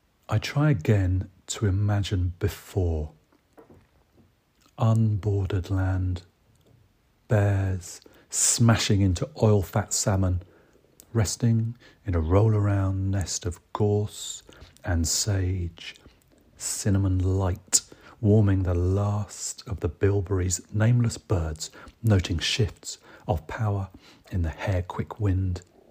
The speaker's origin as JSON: {"language": "English", "region": "England", "country": "United Kingdom", "said": "As well as being English, I'm also a little bit Irish."}